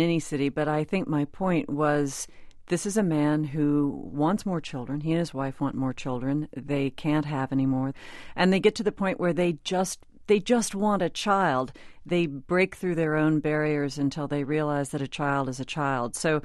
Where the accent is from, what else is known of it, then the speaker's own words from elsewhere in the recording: Southern US, United States; I'm a Catholic, I'm a Southerner, I live in Tennessee